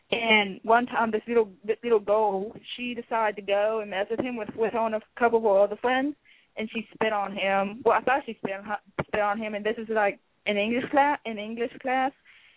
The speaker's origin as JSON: {"language": "English", "region": "Texas", "country": "United States", "said": "Oh, I'm from Texas."}